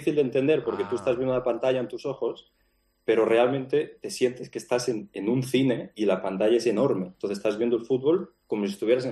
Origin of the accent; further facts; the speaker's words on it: Barcelona, Catalonia, Spain; now in London, United Kingdom; Sí, de Barcelona.